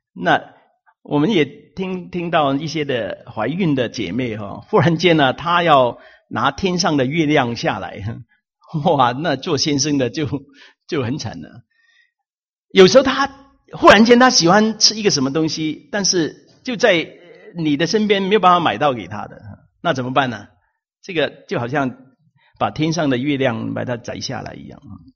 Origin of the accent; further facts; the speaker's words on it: Hong Kong; 我从香港来的，我喜欢从小就喝奶茶。